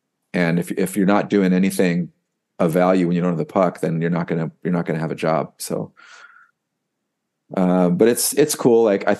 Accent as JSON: {"language": "English", "country": "United States", "said": "I'm an American and I love USA hockey"}